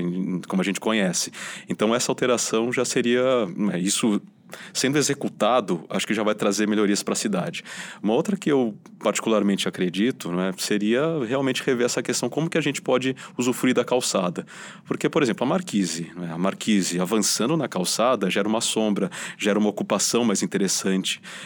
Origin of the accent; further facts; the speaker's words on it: São Paulo, Brazil; eu cresci na Zona Leste, né?